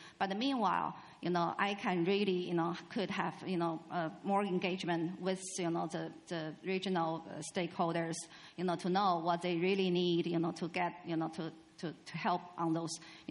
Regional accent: China; English is a second language; I'm from China.

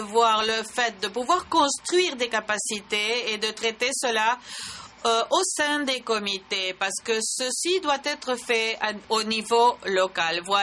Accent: Turkey; Je viens de la Turquie.

